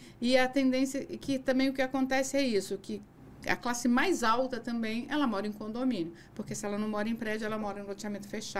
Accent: Minas Gerais, Brazil; moved away as an adult; Eu nasci numa cidade desse tamanho em Minas. Eu plantava café, plantava feijão.

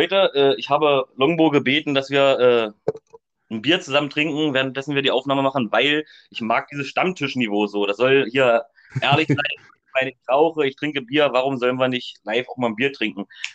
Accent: Heidensleben, Saxony-Anhalt, Germany; born there; also born or lived in Magdeburg; geboren bin ich in Heidensleben. Das ist eine kleine Kreisstadt in Sachsen-Anhalt, nähe Magdeburg. Ich habe bis vor kurzem auch in Magdeburg gewohnt, wohne jetzt aber in der 700 Seelen, im 700 Einwohner-Seelendorf, nenne ich es mal so, Mister Horst. Das liegt in der Altmark.

